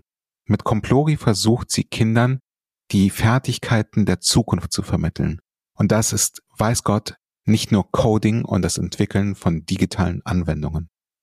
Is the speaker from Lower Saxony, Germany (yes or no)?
no; Berlin, Germany; ich bin auch in Berlin aufgewachsen, aber im Gegensatz zu dir tatsächlich nicht in Berlin geboren. Ich bin erst mit 4, knapp 5 Jahren nach Berlin gezogen.